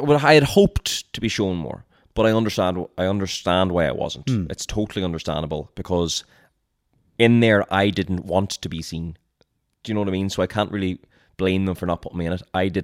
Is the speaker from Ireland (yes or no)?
yes; Ireland; I'm a contestant from Ireland.